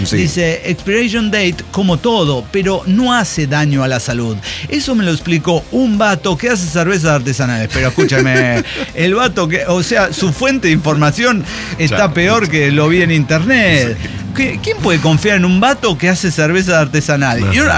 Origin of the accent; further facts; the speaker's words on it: Mexico; now in United States; Es que soy mexicano, o sea, ¿qué me queda?